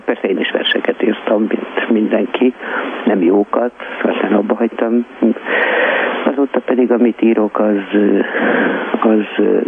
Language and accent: Hungarian; Budapest, Hungary; A Józsefvárosban születtem, és ott nőttem föl, nagyon szerettem.